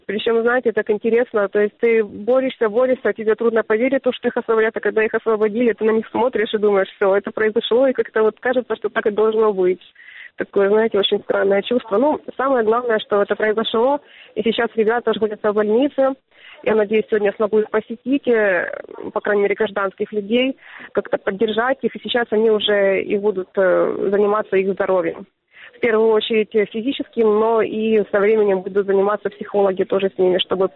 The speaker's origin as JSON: {"language": "Russian", "town": "Luhansk", "region": "Luhansk Oblast", "country": "Ukraine", "tie": "born or raised there", "said": "Вопрос в том, нужно ли мне вернуться на Донбасс, я для себя пока не знаю."}